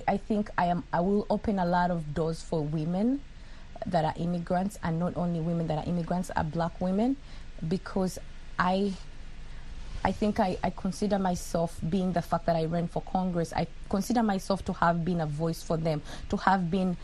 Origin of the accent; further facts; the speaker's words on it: Mbarara, Western Region, Uganda; moved away as an adult; now in United States; I come from Uganda, in a small city in western Uganda called Mbarara. I'm a Mnyankole. I migrated to the United States in 2010.